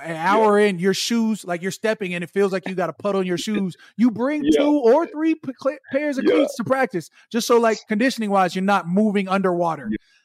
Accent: Hawaii, United States; also born or lived in San Diego; now in Utah, United States; I'm from Hawaii, and then I lived in San Diego, and then I moved to Utah.

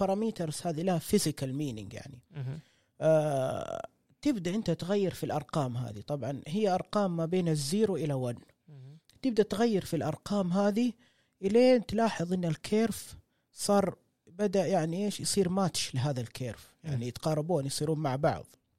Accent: Saudi Arabia; في المستقبل تتطور مصانع الحديد عندنا في السعوديه

